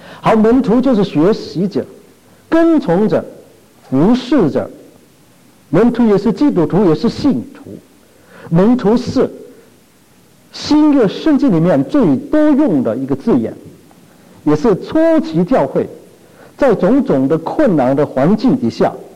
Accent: China; 我们在中国一向我们的宗教的思想就是中国人很实际的

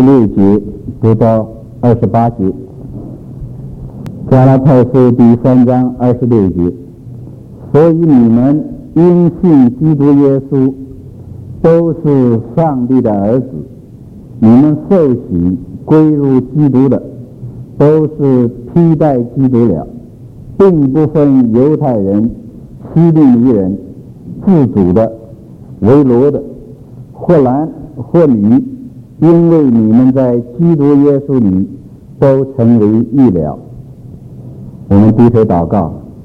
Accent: Jiangsu, China; now in United States; 那时候在乡下一个小城里的，我是在一个小城里的长大的。我们城啊，用美国的标准来讲是不小，我们有10几万人，有17万人。不过在中国来讲，特别在江苏来讲，那是个很小的城。

